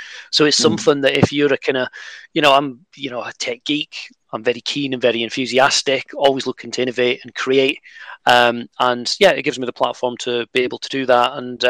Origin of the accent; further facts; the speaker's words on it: Scotland, United Kingdom; but I come from Scotland.